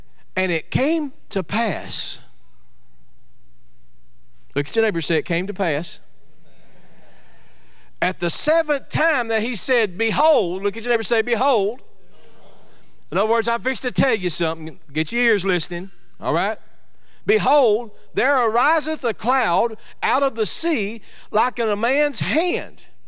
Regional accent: Nacogdoches, Texas, United States; Maybe not better English, but East Texan. I'm from Nacogdoches, by the way, just in case y'all didn't know that.

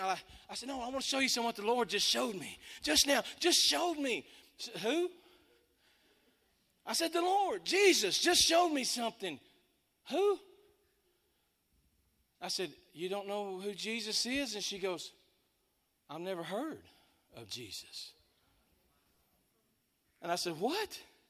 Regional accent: Nacogdoches, Texas, United States; But I'm from East Texas, so I'm from Nacogdoches.

